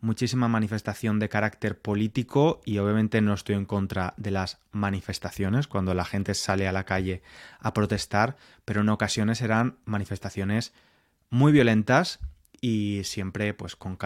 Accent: Spain; siendo español

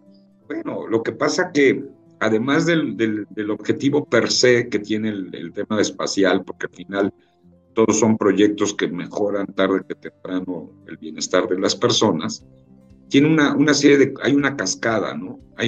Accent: Mexico; Donde tenemos que trabajar mucho como mexicanos es en el tema de diseño

